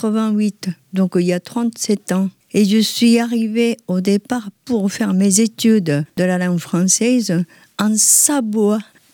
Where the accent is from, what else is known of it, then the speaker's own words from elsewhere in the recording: Yamanashi, Japan; French is a second language; Je suis venue du Japon, exactement un département qui s'appelle Yamanashi, où il y a Mont Fuji.